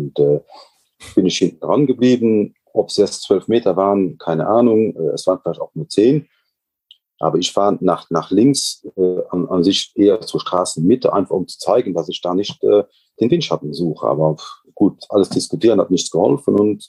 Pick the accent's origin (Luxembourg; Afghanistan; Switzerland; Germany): Luxembourg; das ist so ein Profil, wie wir das bei uns in Luxemburg halt auch kennen.